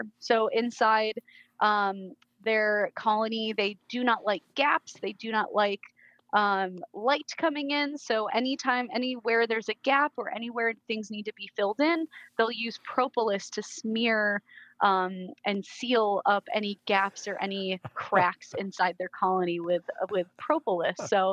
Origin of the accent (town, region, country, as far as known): New York, United States; born or raised there; also born or lived in Arizona, United States